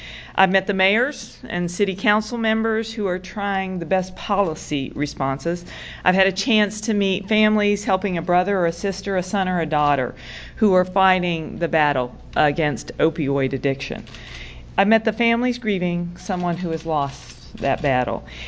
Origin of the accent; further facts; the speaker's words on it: Hinton, West Virginia, United States; I grew up in Hinton, West Virginia, and my home state has consistently ranked at the top of the states with the highest rate of deaths from overdose